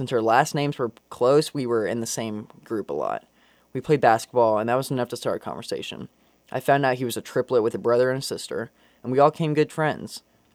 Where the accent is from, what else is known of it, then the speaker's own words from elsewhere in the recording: Atlanta, Georgia, United States; accent: southern; now in Indiana, United States; I moved to Indiana from Atlanta, the complete opposite side of the country. I still had my southern accent